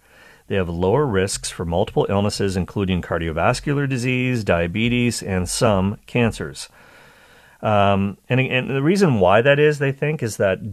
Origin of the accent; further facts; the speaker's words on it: Toronto, Ontario, Canada; my hometown university, the University of Toronto, a major research university, great university